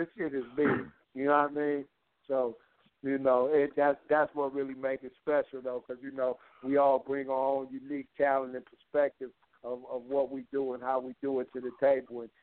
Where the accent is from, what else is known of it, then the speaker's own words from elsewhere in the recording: Long Beach, California, United States; I'm from Long Beach, Chill from Compton, Weasel Low from Pomona, Corrupt from South Central.